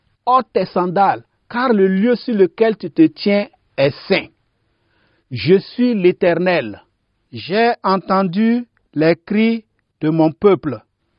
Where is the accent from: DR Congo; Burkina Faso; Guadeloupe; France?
Burkina Faso; je suis originaire du Burkina Faso.